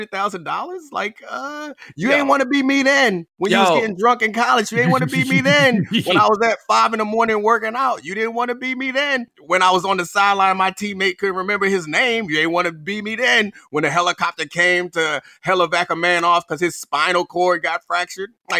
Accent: Baltimore, Maryland, United States; I grew up in Baltimore, and like we were like decent with snow.

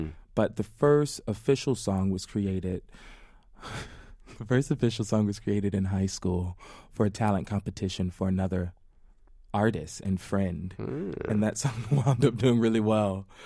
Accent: Daytona Beach, Florida, United States; Specifically, I'm from Daytona Beach, Florida, so the South, and gospel music is a big influence.

